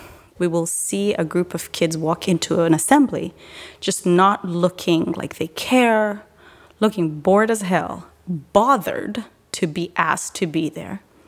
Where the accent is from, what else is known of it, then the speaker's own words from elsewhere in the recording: Kenya; you're from Sudan, I'm from Kenya. You speak a different language.